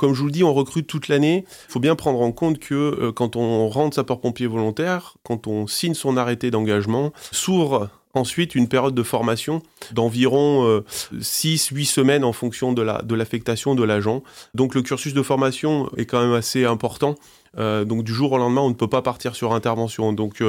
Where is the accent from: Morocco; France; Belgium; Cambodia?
France; Auvergne-Rhône-Alpes; Je suis originaire de la Drôme.